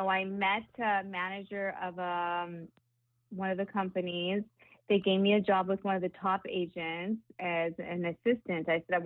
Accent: Granada Hills, California, United States; I grew up in Granada Hills. I went to Granada Hills High School

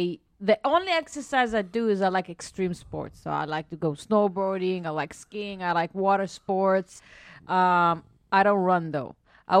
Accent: Israel; I was like, honey, I'm from Israel.

